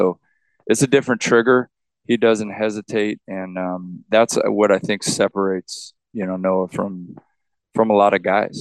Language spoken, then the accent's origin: English; Riverside, California, United States; I'm from Riverside, you know, Riverside Poly, the IE